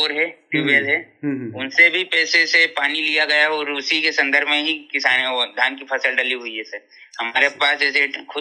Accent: Chhattisgarh, India; आपके तरफ जाए तो जैसे ही हम लोग सरगांव मनियारी पुल पार करते हैं तो हम मना बिलासपुर जिला मिल जाता है। और इस साइड हमारे गांव के बगल में ही 10 या 8 किलोमीटर के दूर में ही बेमेतरा जिला मिल जाता है।

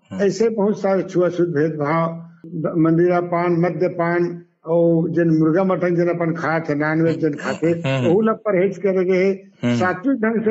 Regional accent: Khola, Chhattisgarh, India; मैं कलाकार खोला गांव के मोर जन्मे पले बढ़े

